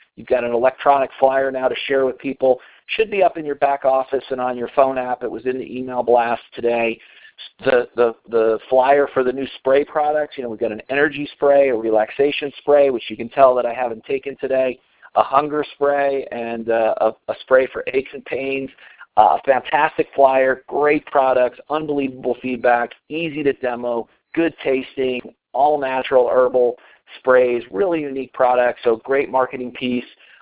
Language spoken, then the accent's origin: English; Colorado, United States; and then back here in my home state of Colorado on October 7th.